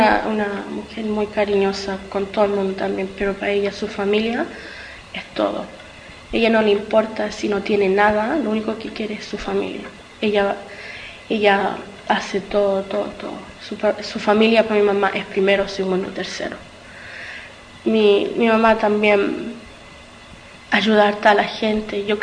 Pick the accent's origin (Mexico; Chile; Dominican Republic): Chile; born there; moved away; por eso yo quiero viajar también a Chile, porque quiero conocer a donde yo nací